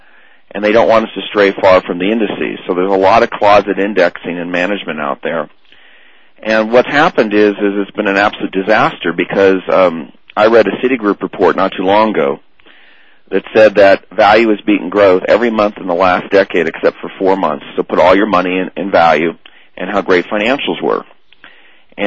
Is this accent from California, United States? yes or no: yes; Berkeley, California, United States; because I'm from Berkeley, California, and in Berkeley they teach you that, we're all supposed to earn the same amount of money